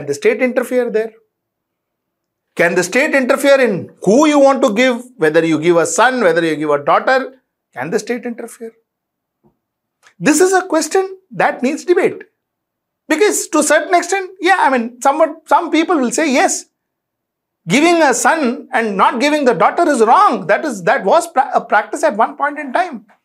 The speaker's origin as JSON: {"language": "English", "country": "India", "said": "We, as Indian government, we said, figure it. If they want to live their own way, let them live their own life. We have actually cordoned off that island. The point that I'm trying to make is we are a diverse country, diverse religion, diverse cultures."}